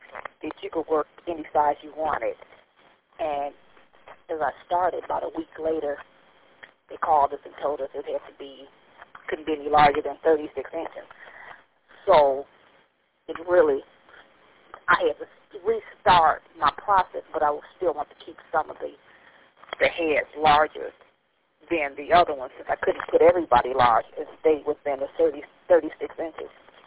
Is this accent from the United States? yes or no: yes; Detroit, Michigan, United States; also born or lived in Atlanta / Houston; So as I moved from Detroit to Atlanta to Houston, the people that I have in the quilts are the people that reached me. As I was growing up